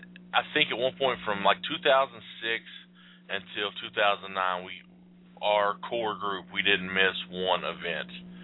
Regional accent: Morehead, Kentucky, United States; I am a proud citizen of Moorhead, Kentucky, born and raised. I was a Moorhead State University Eagle. I live just a little bit away. We're talking like maybe 15 miles away from where I was born

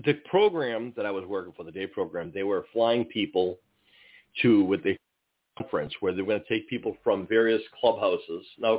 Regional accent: Boston, Massachusetts, United States; in my area, I was from Boston, so I would call the Red Sox

